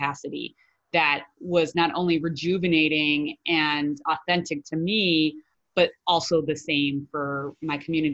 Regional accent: Boston, Massachusetts, United States; I'm from Boston originally, and I have extensive history in nonprofit work in the mental health field.

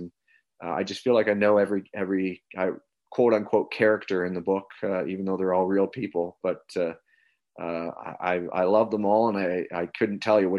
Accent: Wallaceburg, Ontario, Canada; he visited my hometown of Wallaceburg, Ontario, which is in Chatham, Kent here

